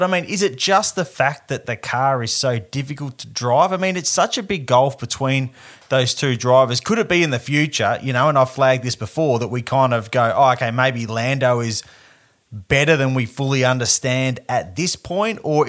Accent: Australia; And I don't just say that as an Aussie

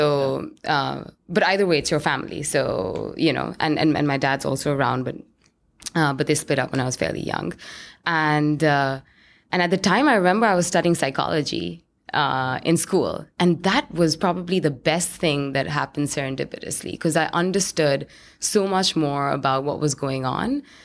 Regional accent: New Delhi, Delhi, India; So I grew up in India, in New Delhi, which is the capital

